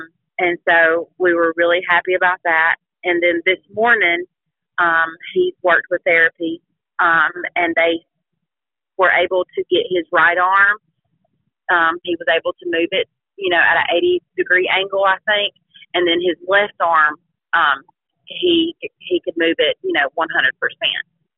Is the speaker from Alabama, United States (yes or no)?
yes; Childersburg, Alabama, United States; We're originally from Childersburg, but I think he's been in Cordova since about 2016, 2017, somewhere in there.